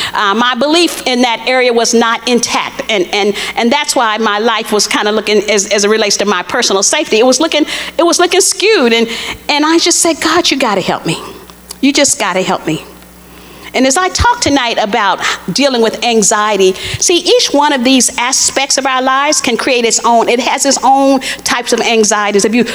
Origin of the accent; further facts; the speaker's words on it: Texas, United States; For instance, when I was growing up in Texas, it was not dark-skinned girls didn't get any advantages.